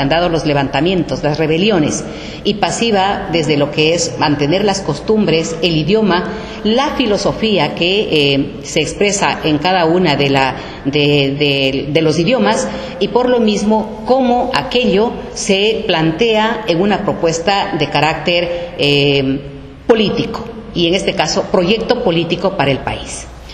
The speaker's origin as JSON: {"language": "Spanish", "country": "Ecuador", "said": "Mi saludo en la lengua de mi pueblo originario, Quichua del Ecuador."}